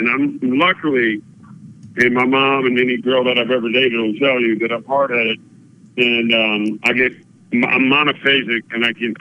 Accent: Louisiana, United States; And I grew up in South Louisiana, and I've seen some crazy things in my life

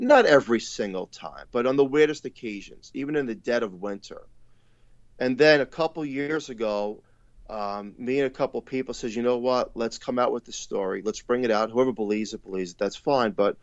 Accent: New York, United States; Yeah, sure. I grew up in New York.

